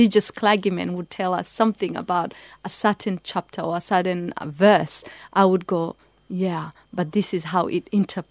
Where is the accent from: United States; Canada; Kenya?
Kenya; as a young, you know, child growing up in Kenya. And I think when we grow up in nature, because I grew up in nature